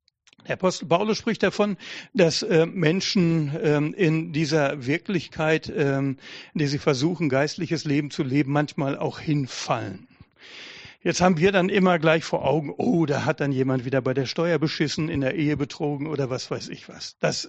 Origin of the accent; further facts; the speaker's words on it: North Rhine-Westphalia, Germany; Meine Eltern waren Deutsche, also bin ich Deutscher. Ich bin Nordrhein-Westfale. Also aus dem Sauerland, also Nähe Sauerland, denen sagt man nach, dass sie eher so ein bisschen Sturköpfe sind.